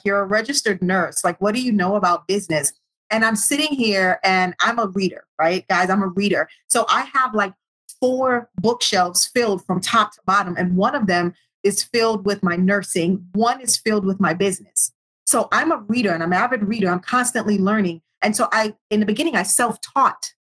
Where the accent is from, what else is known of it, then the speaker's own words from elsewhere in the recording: Jamaica; You know, I'm Jamaican.